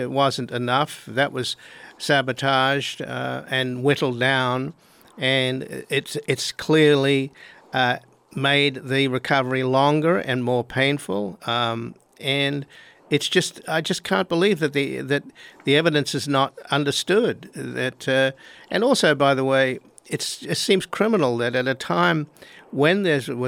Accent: Australia; I mean, for example, I come from Australia

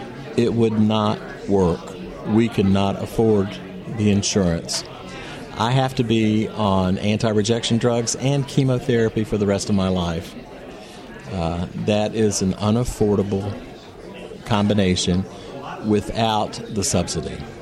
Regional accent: North Carolina, United States; And I'm from North Carolina. We do not have a marketplace in our state.

